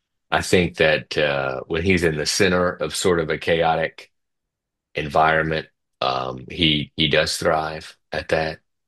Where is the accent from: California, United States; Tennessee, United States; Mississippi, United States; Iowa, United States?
Mississippi, United States; Biloxi; I'm from Biloxi, originally raised there. So I went to Mississippi State.